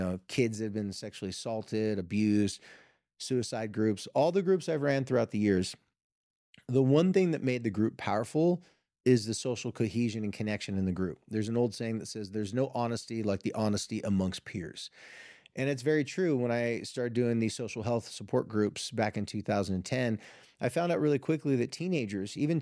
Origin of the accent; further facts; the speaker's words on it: California, United States; One has to do with my home state of California